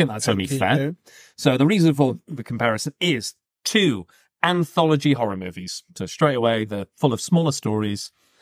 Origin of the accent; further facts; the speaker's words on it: Blackpool, North West England, United Kingdom; I can say Blackpool people are scum because I'm from Blackpool.